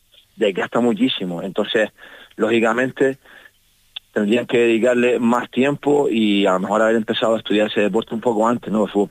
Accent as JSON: {"language": "Spanish", "region": "Canary Islands", "country": "Spain", "said": "Yo soy el único canario que lleva yendo desde 2013"}